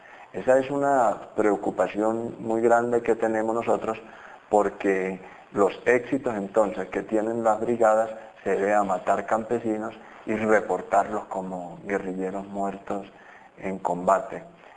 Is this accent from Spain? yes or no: no; Colombia; nosotros tenemos derechos como colombianos para habitar esta región